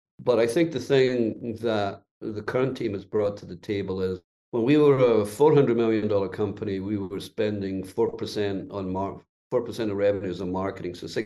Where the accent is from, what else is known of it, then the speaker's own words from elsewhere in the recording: Sedona, Arizona, United States; Sedona. And, you know, I'm probably in the office maybe 5 days out of the month, even though it's in my hometown.